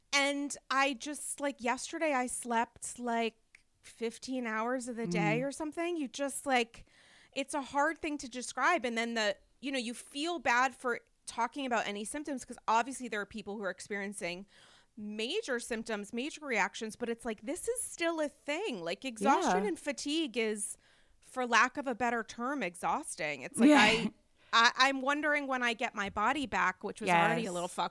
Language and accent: English; New York, United States; We're both New Yorkers.